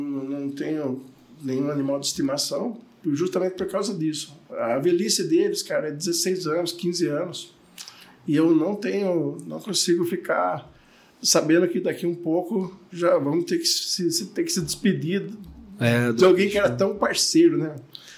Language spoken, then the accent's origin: Portuguese; Limeira, São Paulo, Brazil; Sou natural de Limeira. Sim. Aliás, assim, meu sotaque me denuncia de cara, assim, eu posso ir para qualquer lugar no Brasil ou fora do Brasil.